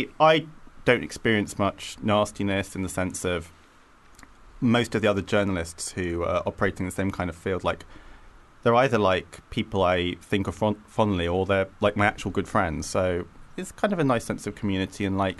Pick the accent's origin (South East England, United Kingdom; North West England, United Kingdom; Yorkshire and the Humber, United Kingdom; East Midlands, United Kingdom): South East England, United Kingdom; that song came out when I was about 11 or 12, and I grew up just outside London